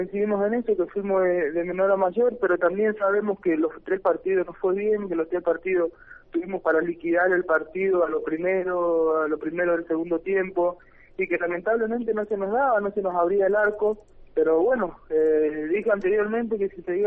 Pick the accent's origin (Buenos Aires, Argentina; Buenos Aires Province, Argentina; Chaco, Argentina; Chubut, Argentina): Chaco, Argentina; Resistencia; no se podía todavía por el tema del cambio de domicilio, porque somos de Resistencia, entonces claro, se dificultó un poco